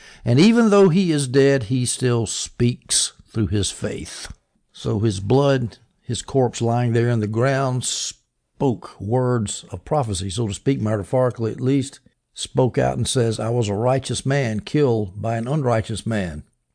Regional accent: South Carolina, United States; there was a little country church that was pre-antebellum that was near my home where I grew up in South Carolina

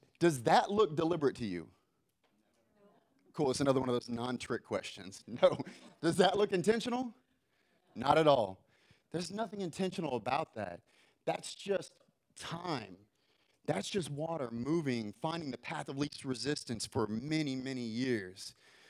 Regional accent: Houston, Texas, United States; Houston's dealing with it again, my hometown. I have so many friends that are seeing the ramifications of the path of least resistance.

